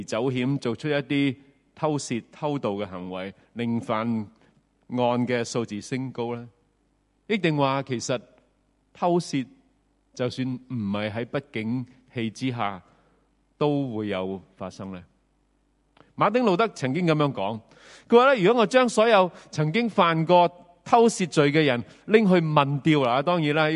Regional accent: New Territories, Hong Kong; 我记得我细个喺新界长大，

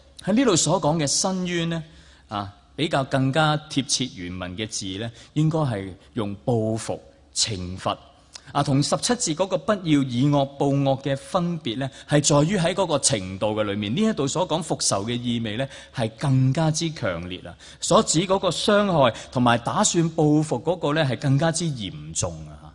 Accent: Hong Kong; 我作为牧师，作为香港人。

